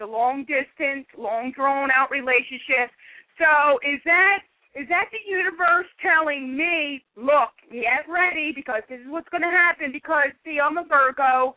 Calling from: Pennsylvania, United States; Hi, and I'm calling from Pennsylvania.

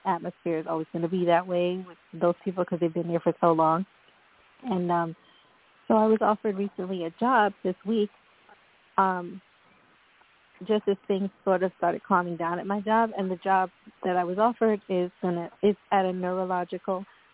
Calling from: New York, United States; I'm calling from New York.

